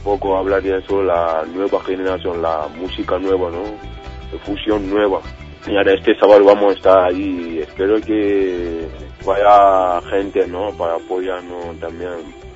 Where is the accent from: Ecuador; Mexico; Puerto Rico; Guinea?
Guinea; Spanish is a second language; de Guinea Conakry.